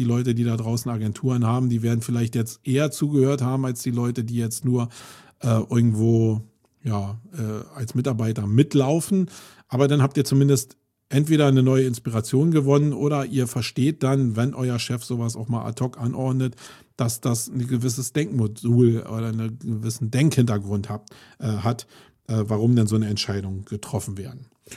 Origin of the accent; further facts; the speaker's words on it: Germany; als Deutsche